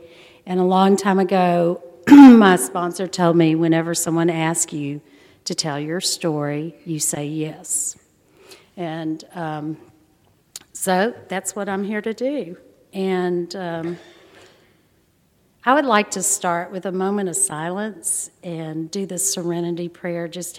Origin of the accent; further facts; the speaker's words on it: Corpus Christi, Texas, United States; also born or lived in Galveston; I was born in Galveston. My dad and mom had gone to school there. My dad was doing his residency in psychiatry, and so I was born there, and then he finished that, and we moved to Corpus. So I grew up in Corpus